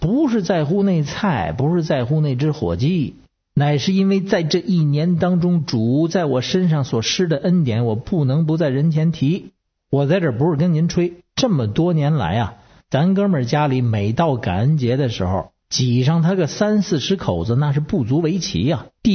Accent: Beijing, China; 反正我是北京的二山子

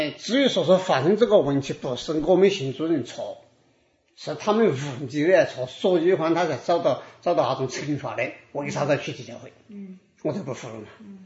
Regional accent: Hsinchu, Taiwan; 不像我们新竹人像，互相都是热情哈。

